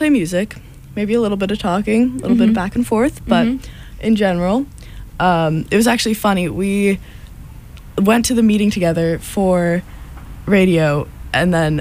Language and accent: English; New Jersey, United States; I am from New Jersey.